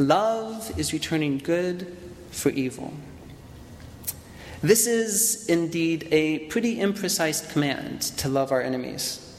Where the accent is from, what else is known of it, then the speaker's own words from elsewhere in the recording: Tucson, Arizona, United States; now in Cincinnati, United States; I'm originally from Tucson, Arizona, but for the last 3 years, I've been studying here in Cincinnati with my two brothers, my sister-in-law, and the world's three best nephews.